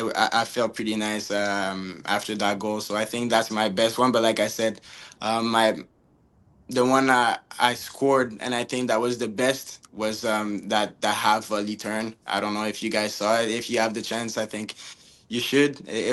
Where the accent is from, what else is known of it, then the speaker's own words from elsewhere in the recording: Canada; I was born in Canada, grew up in Canada, played my whole life in Canada.